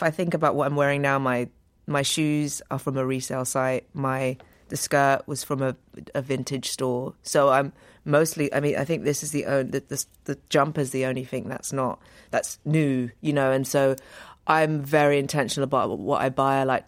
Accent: London, United Kingdom; And I think growing up in London really did.

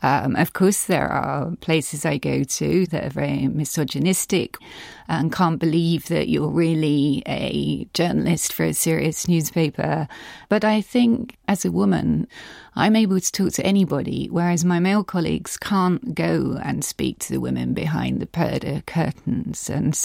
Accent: Morden, London, United Kingdom; also born or lived in Carshalton Beeches; I grew up in Morden, the southernmost stop of the Northern Line. And then we moved when I was, I guess, 9 or 10 to a place called Carshalton Beaches.

